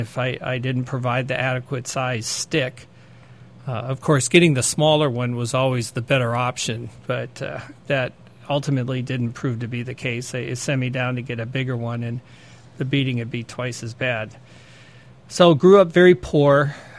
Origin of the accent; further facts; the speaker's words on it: Wheaton, Illinois, United States; I grew up in Illinois, Wheaton, Illinois. And I spent my youth in Wheaton.